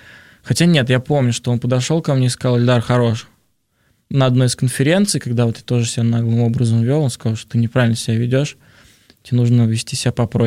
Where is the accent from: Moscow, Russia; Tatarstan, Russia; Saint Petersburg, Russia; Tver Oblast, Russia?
Tatarstan, Russia; Kazan; also born or lived in Nizhnekamsk; А я сам из Казани, живу в городе Казань, родился в городе Нижнекамск.